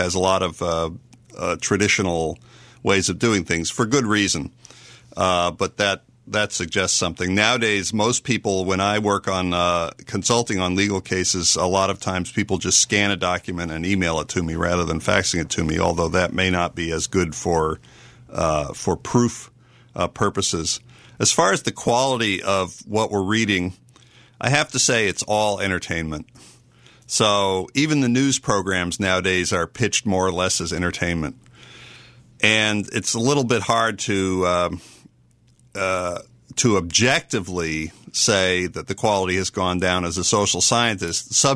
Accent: Boston, Massachusetts, United States; I'm from Boston. Think of the Irish-American tradition of gab.

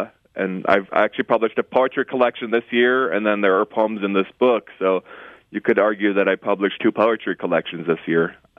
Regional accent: India; you know, I'm an Indian, so they're politicians.

